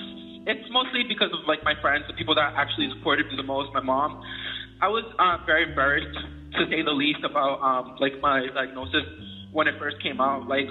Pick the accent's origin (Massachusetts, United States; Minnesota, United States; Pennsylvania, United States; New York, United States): Massachusetts, United States; Boston; So, I'm 19 years old. I grew up in Boston, Massachusetts. I'm of Puerto Rican and Honduran descent.